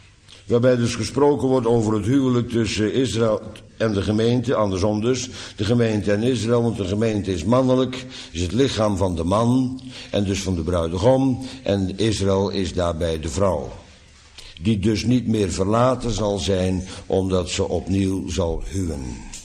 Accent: Bodegraven, South Holland, Netherlands; ondanks dat ik uit Bodegraven kom

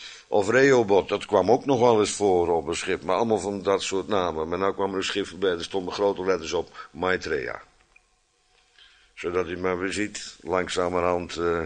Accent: Netherlands; Ik ben aan het water geboren en grootgebracht aan de Oude Rijn. Aan de grens van het voormalige Romeinse Rijk, denk ik achteraf.

